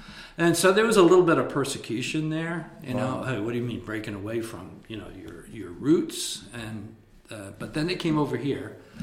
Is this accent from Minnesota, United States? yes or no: no; Boston, Massachusetts, United States; born there; I was born in Boston, and I went to the Evangelical Free Church of Boston, which was the mother church of the Norwegian Danish Synod.